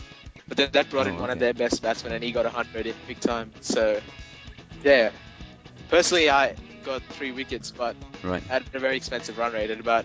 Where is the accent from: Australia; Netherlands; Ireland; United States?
Australia; from Australia.